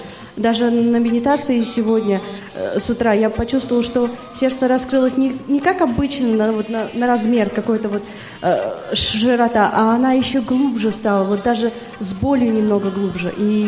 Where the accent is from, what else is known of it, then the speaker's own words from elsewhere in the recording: Bashkortostan, Russia; Я из Башкирии.